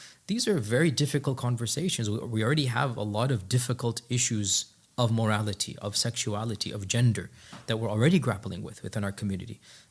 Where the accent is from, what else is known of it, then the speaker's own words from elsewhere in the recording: United States; I am an American, but I am extremely angry at what my country has done.